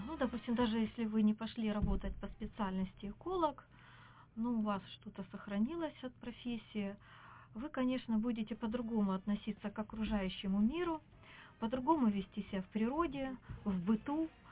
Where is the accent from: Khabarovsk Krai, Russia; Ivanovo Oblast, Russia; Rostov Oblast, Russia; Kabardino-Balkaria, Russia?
Khabarovsk Krai, Russia; Khabarovsk; Вот я в детстве провела в Хабаровске, и вода там имеет такой сладковатый привкус.